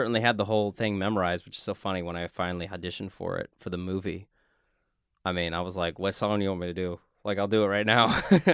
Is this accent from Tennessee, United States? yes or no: no; Texas, United States; And I just as a kid growing up in South Texas, like, it's just singing and acting, right?